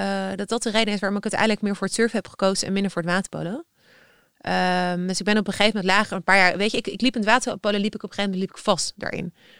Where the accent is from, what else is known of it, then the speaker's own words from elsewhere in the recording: Amsterdam, North Holland, Netherlands; ik kom uit Amsterdam, ben heel multicultureel opgegroeid.